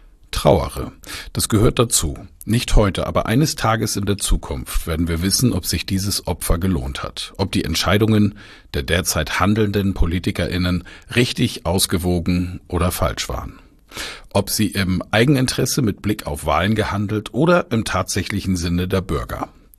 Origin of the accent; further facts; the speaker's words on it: Bamberg, Bavaria, Germany; weil ich durch die Innenstadt meiner Heimatstadt Bamberg gefahren bin